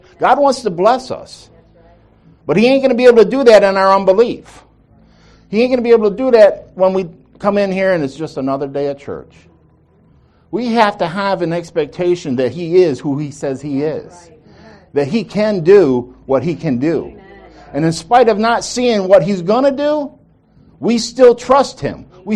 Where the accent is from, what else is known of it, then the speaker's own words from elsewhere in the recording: Ireland; And for me, it's just in my nature, being Irish, to be stubborn.